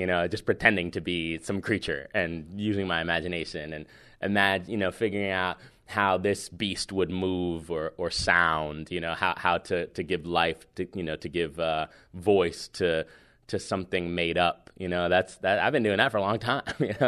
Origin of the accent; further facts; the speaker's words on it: Hoboken, New Jersey, United States; I mean, I'm from Jersey, I'm from Hoboken, so almost New York.